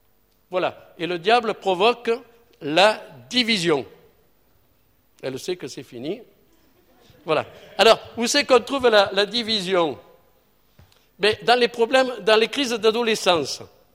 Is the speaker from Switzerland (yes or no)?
no; south of France, France; Ça, je ne sais pas en Alsace, mais chez nous, dans le Midi, c'est souvent.